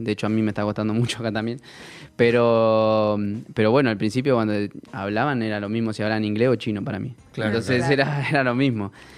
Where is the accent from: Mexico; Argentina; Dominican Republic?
Argentina; moved away; vivimos en un país, bueno, yo hace varios años que no vivo, pero me siento muy argentino.